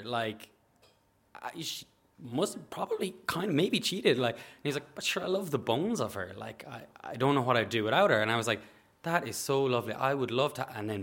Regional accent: Galway, Connacht, Ireland; I'm a nurse from Galway.

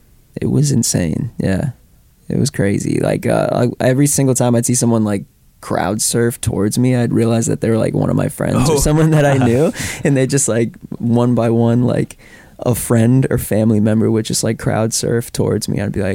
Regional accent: Foxborough, Massachusetts, United States; because I grew up in Foxborough.

